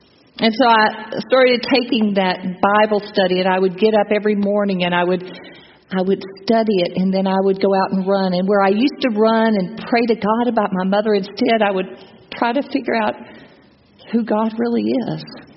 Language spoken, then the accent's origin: English; Texas, United States; trying to fly back to the mainland, trying to get back to Texas and to my hometown.